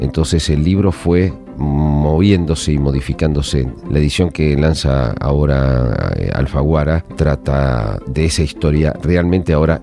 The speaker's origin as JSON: {"language": "Spanish", "country": "Argentina", "said": "No soy un ex ministro de gobierno de España, sino soy un escritor argentino"}